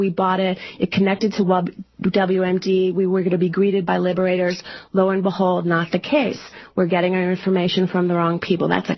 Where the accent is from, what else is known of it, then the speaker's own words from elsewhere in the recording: United States; I remember as a post-adolescent that being an American in Europe wasn't quite so hard. We didn't have to lie and say we were Canadian